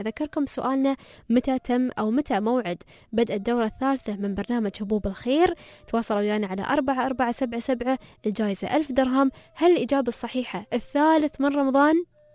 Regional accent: Syria; أنا سوري يعني،

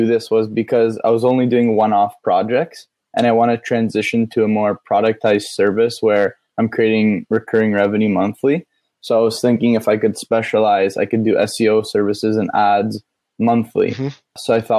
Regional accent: Toronto, Ontario, Canada; Toronto, Canada.

